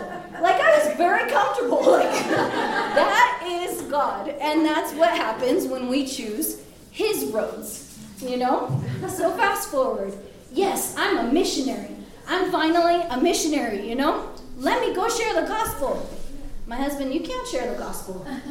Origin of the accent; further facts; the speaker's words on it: United States; And I came back to America, and I was like, this isn't fair. Just because I'm an American, I get to be safe?